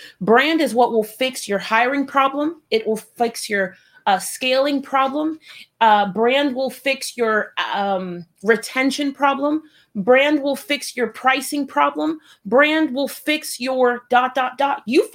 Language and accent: English; Florida, United States; I'm from Florida. I head to North Carolina.